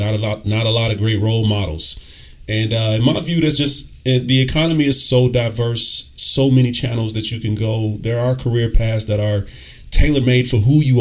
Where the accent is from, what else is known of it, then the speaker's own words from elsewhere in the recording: Chicago, Illinois, United States; And growing up in South Chicago, where, in some areas not far from where I live, the life expectancy was 21 years.